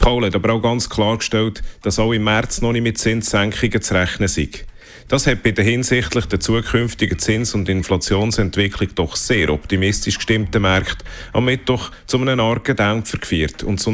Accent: Switzerland; Bei uns in der Schweiz hat es etwas schlechter ausgesehen.

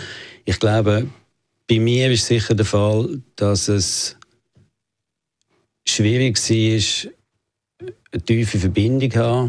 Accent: Oerlikon, Zurich, Switzerland; ich bin unter eher härteren Bedingungen, ein bisschen prekären Bedingungen aufgewachsen in Oehlike. Bin dort ins Primarschulhaus Öpfelbaum gegangen. Meine Mutter ist eine französische Jüdin

